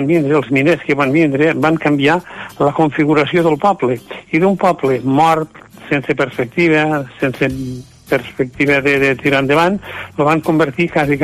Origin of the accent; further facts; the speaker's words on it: Puiggròs, Catalonia, Spain; I el meu poble, per exemple, Puiggròs, no és el que jo vaig conèixer de petit. Puiggròs jo vaig conèixer amb refugis de la Guerra Civil, amb els carrers sense asfaltar, amb els carros, amb les mules